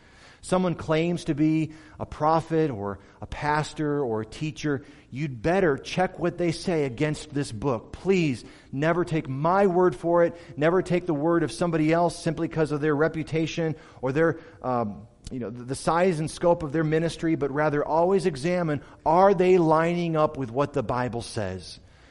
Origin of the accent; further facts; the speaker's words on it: Michigan, United States; also born or lived in California; Earthquakes meant very little to me until I moved to California. I grew up in Michigan, I didn't care about earthquakes. And then I got out to Santa Clarita